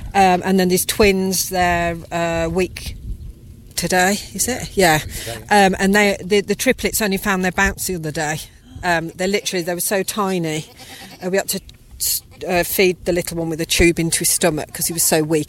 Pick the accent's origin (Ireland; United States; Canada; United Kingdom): United Kingdom; Birmingham, West Midlands